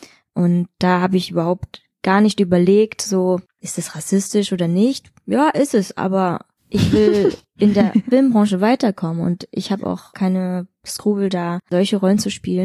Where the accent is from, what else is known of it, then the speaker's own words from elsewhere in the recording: Chemnitz, Saxony, Germany; Ich bin in Chemnitz aufgewachsen